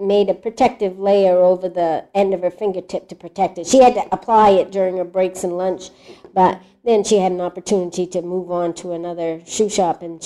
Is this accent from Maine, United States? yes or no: yes; Lewiston, Maine, United States; also born or lived in New Britain; I was born in New Britain, Connecticut, and I only lived down there for a year, and then my mother and father moved in this area, Lewiston, Auburn, and I was raised in Lewiston, Auburn